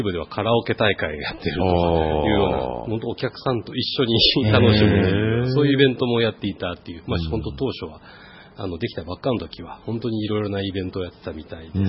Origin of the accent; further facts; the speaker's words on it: Hamamatsu, Shizuoka, Japan; moved away as an adult; 出身が浜松市なんですけれども、